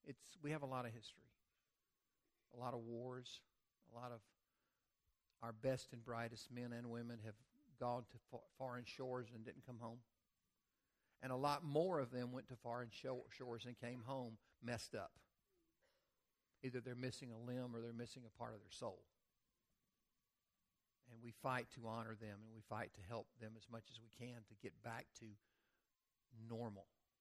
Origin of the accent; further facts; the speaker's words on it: United States; Sometimes I want to go around the world and say, I'm an American.